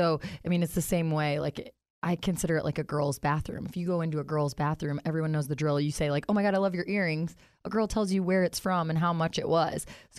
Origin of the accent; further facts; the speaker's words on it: Green Bay, Wisconsin, United States; now in Nashville, United States; No, I am originally from Green Bay. I moved to Nashville in 2016.